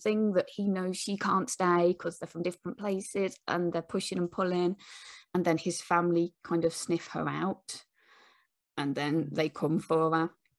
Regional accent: Midlands, United Kingdom; But I'm going for Craig because Midlands, and that's what we do.

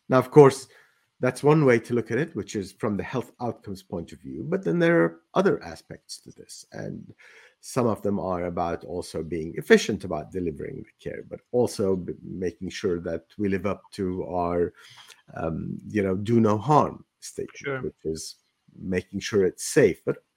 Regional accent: Palestine; And then the Intifada broke out in Palestine, my home country.

